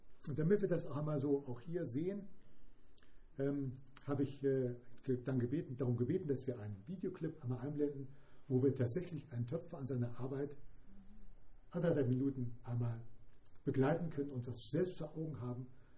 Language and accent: German; Bremen, Germany; ich komme aus Bremen.